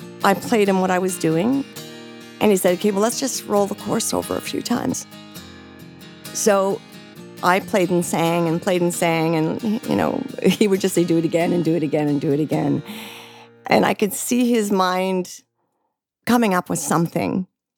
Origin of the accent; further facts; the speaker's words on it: Ontario, Canada; I was born in Ontario, Canada.